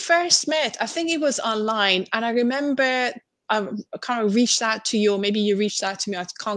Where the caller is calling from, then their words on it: Pennsylvania, United States; I'm dialing in from Pennsylvania, USA, and I'm curious to know where you are right now.